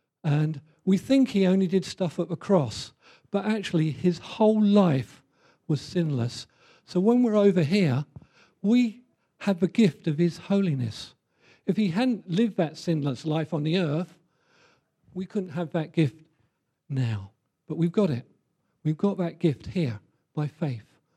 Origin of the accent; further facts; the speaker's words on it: England, United Kingdom; born there; I was born in England, but I was reborn into the kingdom of God.